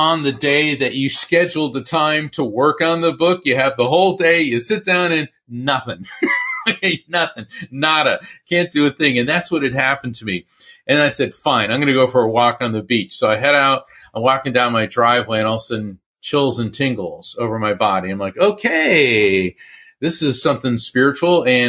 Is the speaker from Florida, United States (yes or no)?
yes; Florida, United States; we grew up in East Coast, Central Florida, and the surfing culture.